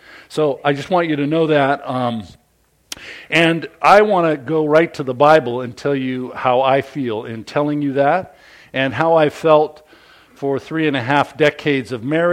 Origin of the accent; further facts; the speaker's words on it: Portland, Oregon, United States; now in Southern California, United States; She came all the way west from the East Coast in Maryland and Virginia area, and I came from Portland to Southern Cal.